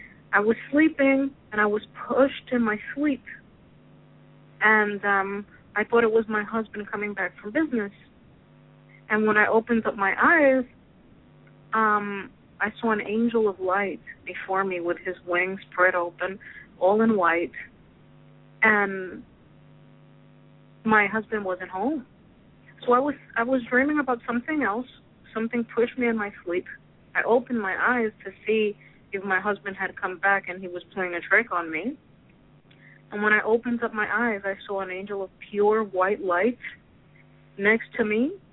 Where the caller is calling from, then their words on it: New York, United States; I'm calling from New York.